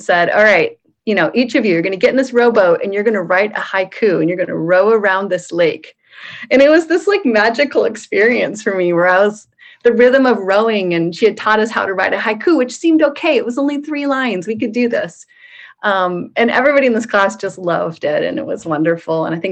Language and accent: English; Portland, United States; I grew up in Portland in a little bit of a rough high school.